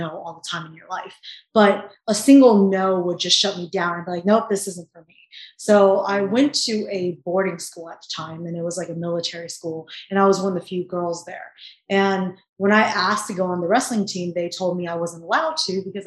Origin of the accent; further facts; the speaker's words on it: Virginia, United States; now in California, United States; Well, first, I was born in Virginia. And over there, it's very different than out here in California. It's like, it's not very diverse. I'm one of the few Asians growing up there.